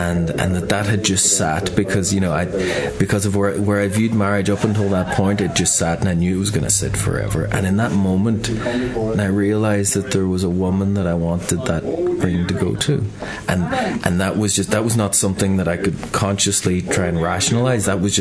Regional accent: Ulster, Ireland; I'm from Donegal here, born and reared.

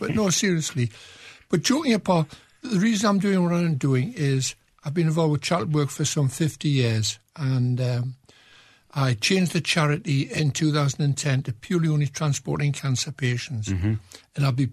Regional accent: North East England, United Kingdom; I was brought up in Northumberland, which is a fantastic county in the northeast of England

